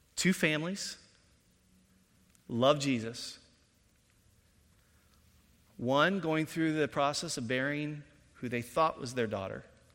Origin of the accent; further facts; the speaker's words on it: Indiana, United States; I grew up in Indiana, and there's a Christian college called Taylor University between Muncie and Fort Wayne.